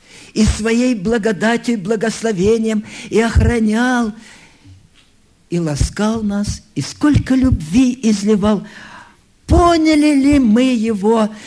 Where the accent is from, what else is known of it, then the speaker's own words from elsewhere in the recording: Kemerovo Oblast, Russia; born there; Я родился в Сибири. Родители переехали туда, с Курской области, Глушковский район, так вот, по каким-то причинам. И как раз под зиму, как раз в зиму, в Кемеровскую область.